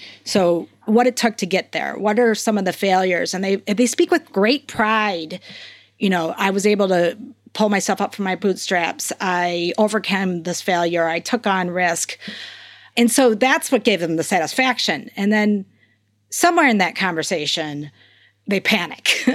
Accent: Minnesota, United States; I grew up in Minnesota. I think when I say Minnesota, my accent comes out.

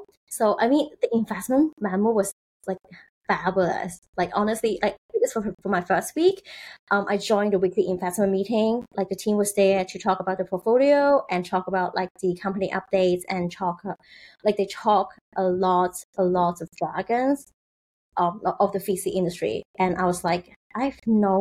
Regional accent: Hong Kong; I'm born and raised in Hong Kong

